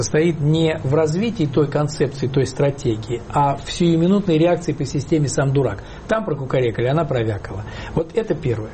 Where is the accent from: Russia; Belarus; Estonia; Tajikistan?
Belarus; Я белорус, так сказать, вся семья оттуда у меня пришла. Половина поляки, половина белорусы.